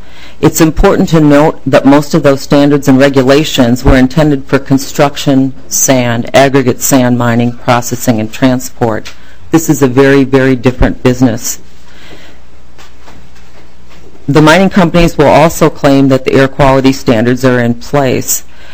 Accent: Florence Township, United States; I'm from Florence Township.

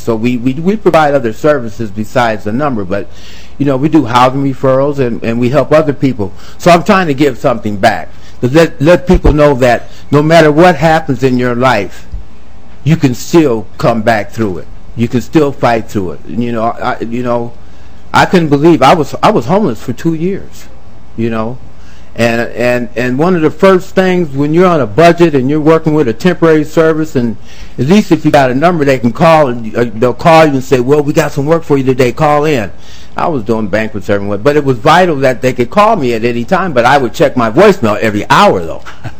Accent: Minnesota, United States; I'm a Minnesotan, been here for many, many 50 or so years.

